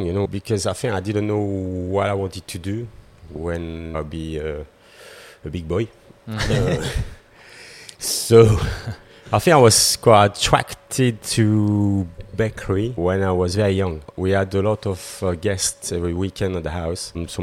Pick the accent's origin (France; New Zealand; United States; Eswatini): France; Neuville-sur-Saône, Auvergne-Rhône-Alpes; Yeah. A little bit outside Lyon.